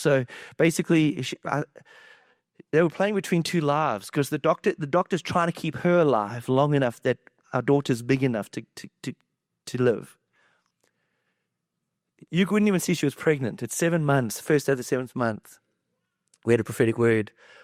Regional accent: South Africa; moved away; It's December holidays. And in South Africa, that's like your summer holidays here. I'm from Africa. Our big holiday is December.

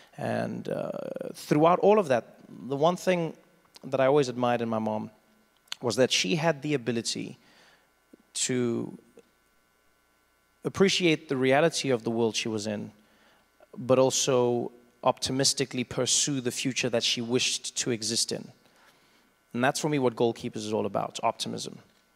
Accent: South Africa; I grew up in South Africa during a time known as apartheid.

